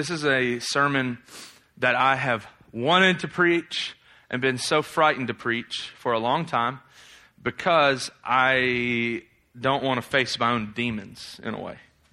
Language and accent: English; Tennessee, United States; I don't say us like a theologian. Forget that. I'm from Tennessee. It's is.